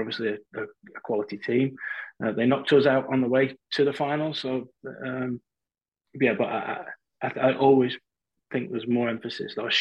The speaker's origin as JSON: {"language": "English", "region": "England", "country": "United Kingdom", "tie": "born or raised there", "lives_now": "United States", "said": "Growing up in England and being a football fan still now of the English game"}